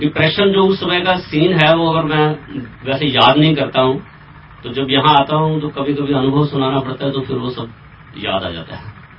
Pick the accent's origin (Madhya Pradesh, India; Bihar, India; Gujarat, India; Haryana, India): Haryana, India; Kurukshetra; कुरुक्षेत्र हरियाणा का रहने वाला हूँ